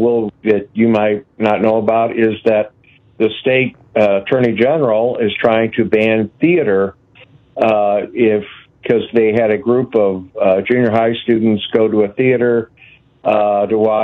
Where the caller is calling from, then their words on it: St. Louis, Missouri, United States; I'm calling from St. Louis, Missouri, and I wanted to get your opinion on our Josh Hawley wackadoodle we have as a senator